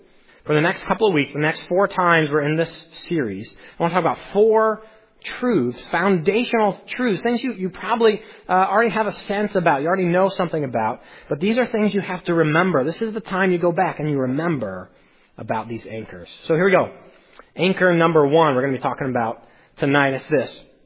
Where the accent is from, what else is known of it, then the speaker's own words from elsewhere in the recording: Iowa, United States; I think growing up in Iowa probably has something to do with that.